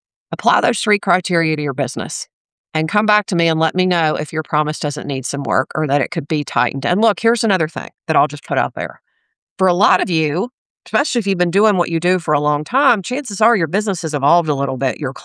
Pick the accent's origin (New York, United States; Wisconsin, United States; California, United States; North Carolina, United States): North Carolina, United States; I'm from North Carolina.